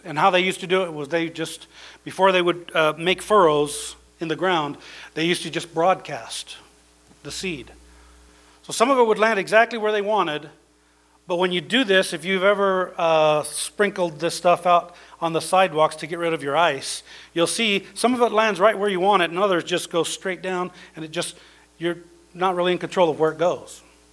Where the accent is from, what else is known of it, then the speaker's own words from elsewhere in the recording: Idaho, United States; I grew up in Idaho. I know full well about this stuff.